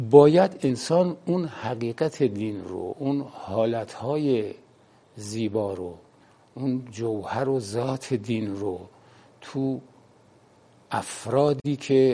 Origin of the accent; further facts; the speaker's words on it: Qom, Iran; بله، ما در قم متولد شدیم. مدرسه امیر کبیر در خیابون باجک، اونجا درسامونو خوندیم.